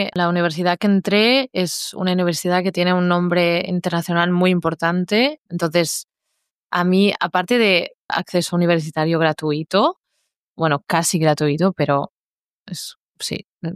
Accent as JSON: {"language": "Spanish", "region": "Catalonia", "country": "Spain", "tie": "born or raised there", "moved": "as an adult", "lives_now": "Berlin, Germany", "said": "porque ya con 16 estaba en mi pueblo, en Cataluña, y tenía ganas de algo nuevo. Basta de pueblo y un poco de ciudad"}